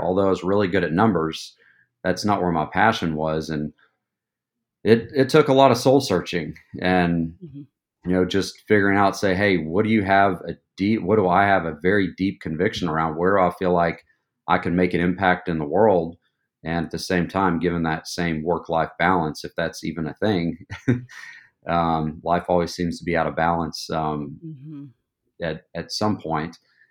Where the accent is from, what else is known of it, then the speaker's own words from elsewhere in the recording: Knoxville, Tennessee, United States; I'm originally from East Tennessee, Knoxville, born and raised, went to University of Tennessee